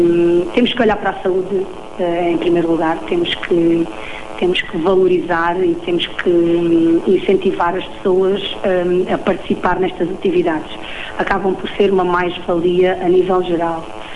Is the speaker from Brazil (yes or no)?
no; Vidigueira, Beja, Portugal; Quando falamos que somos da Vidigueira, falam logo, olha, a terra do vinho, a terra do pão